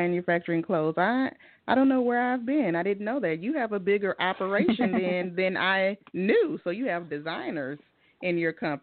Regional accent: the South, United States; And you say Fila, but I'm from the South, so we say Fili.

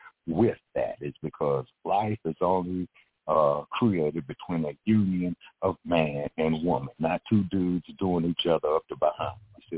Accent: Los Angeles, California, United States; Mr. Talk, because I'm from Los Angeles, you know, where you have police department and what have you

